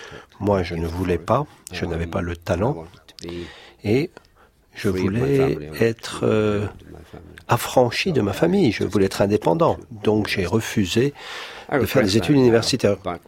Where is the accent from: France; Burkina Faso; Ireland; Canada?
Ireland; French is a second language; Cela dit, j'écris en anglais d'Irlande. C'est une langue différente de l'anglais d'Angleterre.